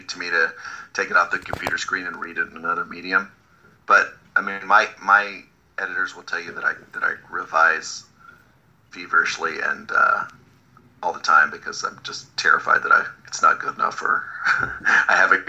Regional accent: Texas, United States; also born or lived in New York; I'm from Texas. And one of the things I realized when I came to California was that I'm kind of a Western guy in orientation.

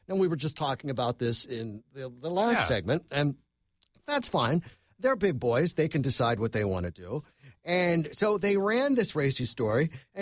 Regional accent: United States; we're an American, who cares, right?

